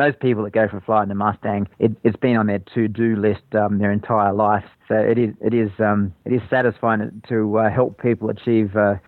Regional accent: Australia; I'm very passionate about being Australian and the history Australia has in aviation.

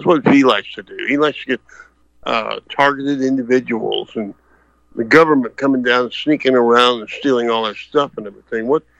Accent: Texas, United States; So I'm being from Texas and being a Texas nationalist, I'm anti-gun control.

